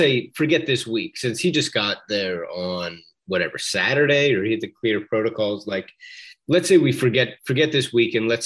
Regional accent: Philadelphia, Pennsylvania, United States; Really, we're from Philadelphia.

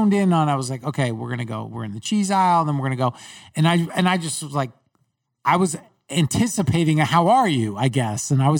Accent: New York, United States; Growing up in New York, it's like, you're weird if you say.

